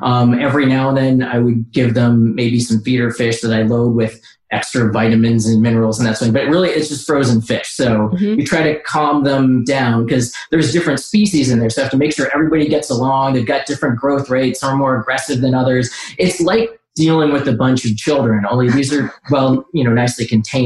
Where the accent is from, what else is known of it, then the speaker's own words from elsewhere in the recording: Washington, United States; born there; I was born in Washington State, lived there for a few years. My dad would take me to the Stillaguamish River, which is one of the rivers near kind of like the Seattle coast, a little bit further inland.